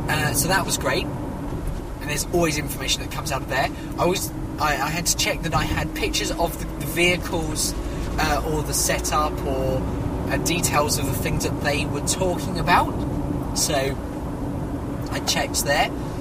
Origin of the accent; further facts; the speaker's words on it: United Kingdom; because of course I'm British and we love tea